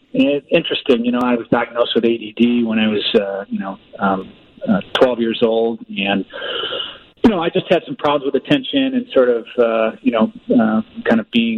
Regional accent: Carpentersville, Illinois, United States; Well, I went to high school in Barrington. I went to Barrington High School. I grew up in Carpentersville, and part of Carpentersville was part of the Barrington School District.

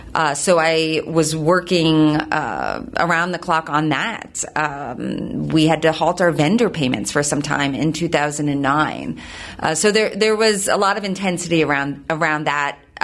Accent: Philadelphia, Pennsylvania, United States; I grew up in the Philadelphia area and wanted to be on the right side of things.

